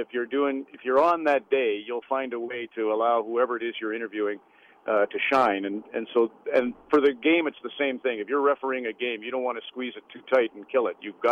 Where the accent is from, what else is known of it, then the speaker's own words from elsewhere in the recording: Red Deer, Alberta, Canada; And I grew up in Red Deer, Alberta, so Chet Edmonton was the rock station that I listened